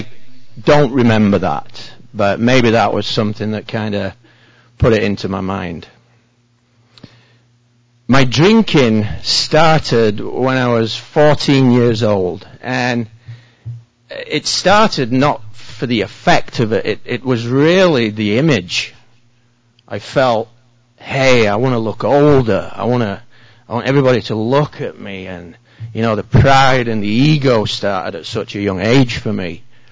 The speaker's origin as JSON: {"language": "English", "region": "England", "country": "United Kingdom", "tie": "born or raised there", "said": "I was born in England, 1968, not Kentucky. I was raised in a very rural village. Everybody knew everybody. It was farms, very serene, peaceful."}